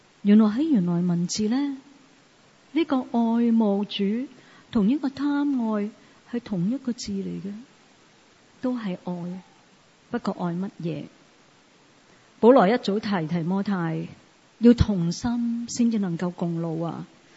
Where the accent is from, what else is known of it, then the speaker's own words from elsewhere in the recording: Hong Kong; 我哋香港人其实好识好有计划嘅